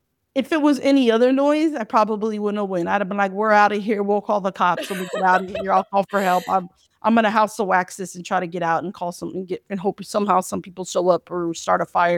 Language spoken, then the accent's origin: English; United States; as an American, we hate ambiguous endings and we hate not seeing the monster